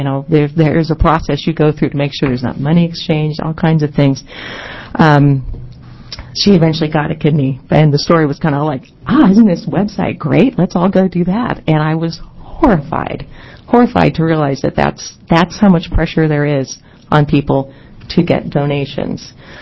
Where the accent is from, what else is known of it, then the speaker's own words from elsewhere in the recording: Portland, Oregon, United States; I'm from Portland, Oregon, and this is my daughter